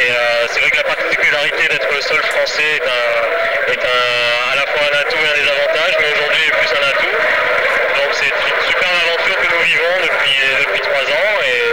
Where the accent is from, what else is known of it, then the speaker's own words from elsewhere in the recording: Nice, Provence-Alpes-Côte d'Azur, France; now in United States; je suis français … je suis originaire de Nice